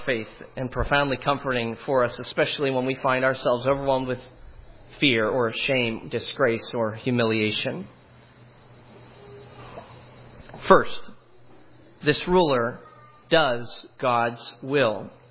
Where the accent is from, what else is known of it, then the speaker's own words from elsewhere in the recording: Hollidaysburg, Pennsylvania, United States; And then eventually what you learn to do when you're from Hollidaysburg is you just say, I'm from Pittsburgh. It's 3 hours away